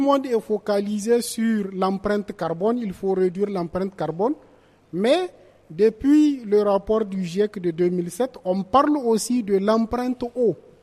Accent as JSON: {"language": "French", "country": "Niger", "said": "Nous, chez nous, au Niger, comparativement au Burkina"}